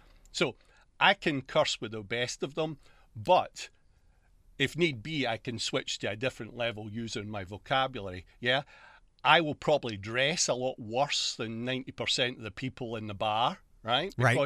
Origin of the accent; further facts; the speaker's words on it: Glasgow, Scotland, United Kingdom; accent: Glasgow; Not really, because I come from Glasgow, which is the west coast, which is a very granular accent.